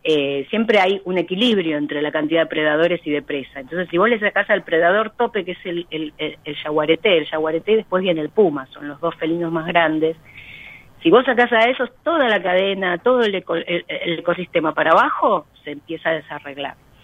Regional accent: Buenos Aires, Argentina; Pasé más de 10 años estudiando afuera y me quedó un poquito. Alguna gente lo detecta, pero no, yo soy porteña. Pero me pasa que alguna gente me siente algún acento y tiene que ver con la mezcla de haber estado hablando en otro idioma.

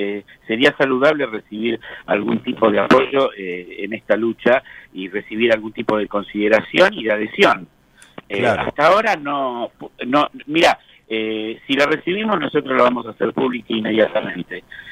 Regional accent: Argentina; como ciudadanos argentinos

